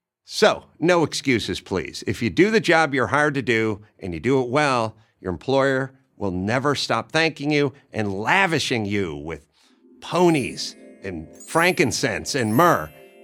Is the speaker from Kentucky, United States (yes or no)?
no; California, United States; I grew up in Southern California. I used to go to the beach all the time.